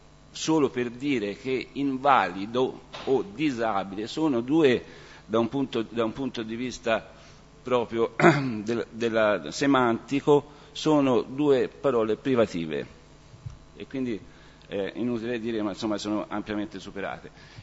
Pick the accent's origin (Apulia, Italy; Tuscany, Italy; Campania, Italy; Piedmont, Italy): Tuscany, Italy; Siena; Intanto da Senese, Senese delle Lastre, come si dice noi